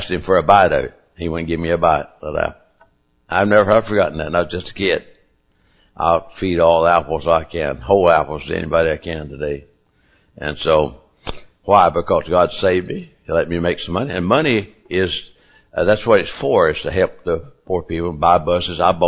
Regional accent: Kentucky, United States; We're from Kentucky

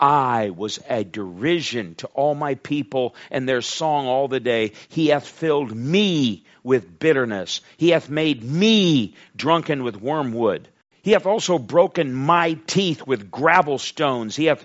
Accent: United States; I'm thankful I'm an American and I don't want to be in another country.

